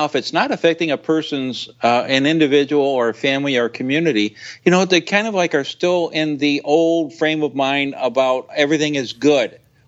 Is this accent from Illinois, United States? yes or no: yes; Illinois, United States; my home state, Illinois